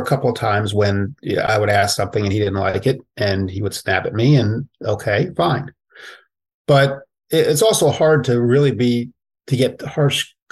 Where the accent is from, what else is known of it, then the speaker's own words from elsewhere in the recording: Dayton, Ohio, United States; I grew up an Ohio State fan. I'm from Dayton, which is about an hour away. My parents met at Ohio State.